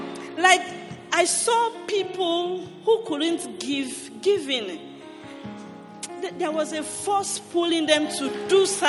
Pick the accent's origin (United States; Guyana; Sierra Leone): Sierra Leone; I am from Sierra Leone and he is a Ghanaian.